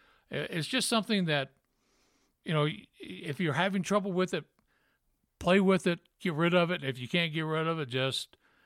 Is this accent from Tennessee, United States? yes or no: yes; Memphis, Tennessee, United States; accent: Southern; Well, you know, being from Tennessee, I grew up in Memphis. I had a pretty bad Southern accent